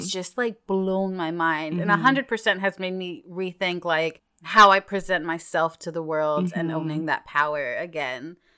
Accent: United States; And I think as well, because we're American

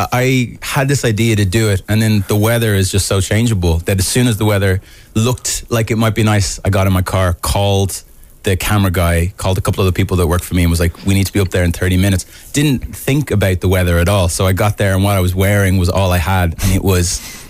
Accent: Malahide, Leinster, Ireland; And we're all from Malahide.

